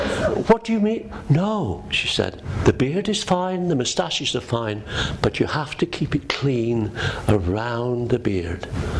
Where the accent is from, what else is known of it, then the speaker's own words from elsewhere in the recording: Wales, United Kingdom; We lost the rugby yesterday. As a Welshman, it hurts hard.